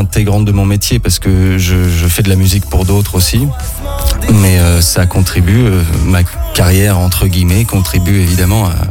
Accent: Grenoble, Auvergne-Rhône-Alpes, France; Déjà, premièrement, en fait, je viens de Grenoble.

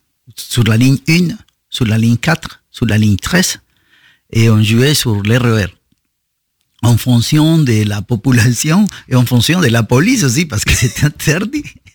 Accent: Chocó, Colombia; Je viens d'une région de la Colombie où tous les esclaves ont fui. Je suis né dans ces régions, les régions de Choco.

